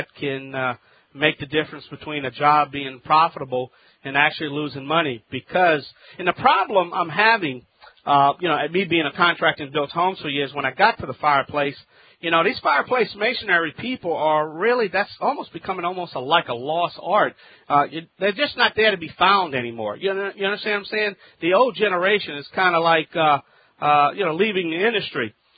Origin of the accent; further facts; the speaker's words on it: New Orleans, Louisiana, United States; My hometown, New Orleans, Louisiana.